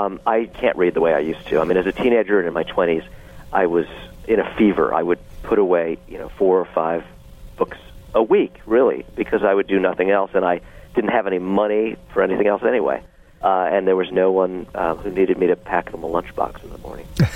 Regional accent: Brooklyn, New York, United States; comic books and politics and, growing up in Brooklyn.

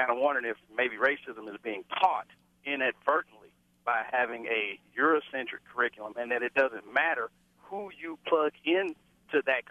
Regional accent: Kansas City, Kansas, United States; I grew up in Kansas City, Kansas, and I went to a predominantly black school.

